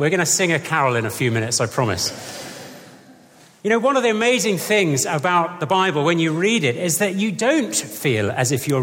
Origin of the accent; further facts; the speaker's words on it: Croydon, London, United Kingdom; And I can say that because I am from Croydon.